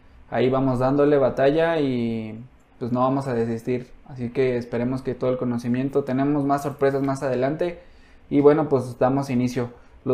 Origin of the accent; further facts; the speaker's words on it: Mexico; somos tres mexicanos, tres hermanos mexicanos que desde pronta edad pues tuvimos la oportunidad de emprender